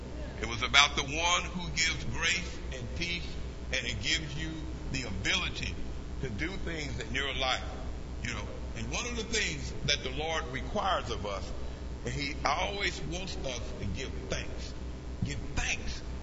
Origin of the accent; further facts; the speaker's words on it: Abilene, Texas, United States; Growing up in Abilene, Texas, a little boy, one of the things that our parents always taught me and my two sisters